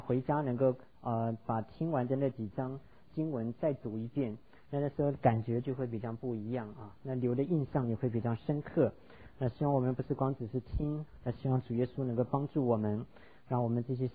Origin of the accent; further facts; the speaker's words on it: China; 那我们知道我们中国人对节期的观念也非常的深刻啊。